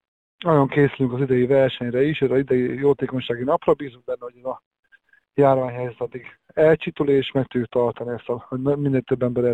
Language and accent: Hungarian; Szeged, Csongrád-Csanád, Hungary; hiszen közös a cél, szegediek vagyunk